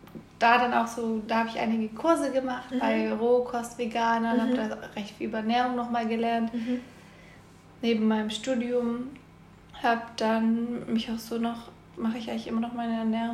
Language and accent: German; Baden-Württemberg, Germany; now in Berlin, Germany; ich komme ja auch aus der Nähe von dir, in der Nähe von Stuttgart.